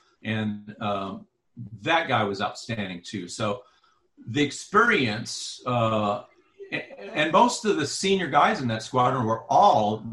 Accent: Breaux Bridge, Louisiana, United States; I grew up in Brobridge, Louisiana. There is absolutely no military in Brobridge, Louisiana.

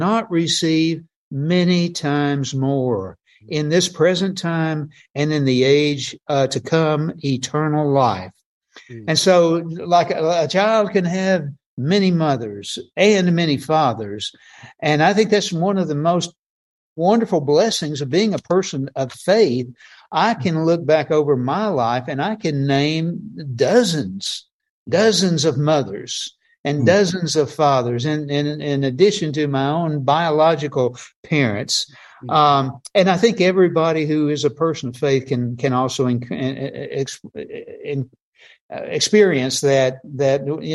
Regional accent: Oak Ridge, Tennessee, United States; born there; Well, I want to tell you that I was born in Oak Ridge, Tennessee, which is the Atomic City.

